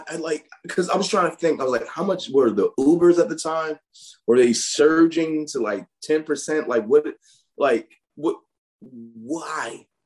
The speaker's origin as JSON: {"language": "English", "town": "Newark", "region": "New Jersey", "country": "United States", "tie": "born or raised there", "also_born_or_lived": "Queens", "said": "And I say like my backyard because like I grew up in Newark, and literally my backyard was the view of New York."}